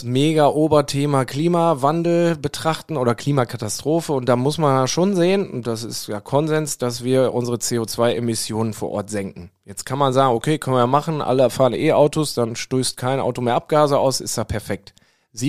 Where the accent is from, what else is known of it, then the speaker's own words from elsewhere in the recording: North Rhine-Westphalia, Germany; ich komme aus dem Münsterland, ich habe in Münster studiert, da ist eine Fahrradstadt.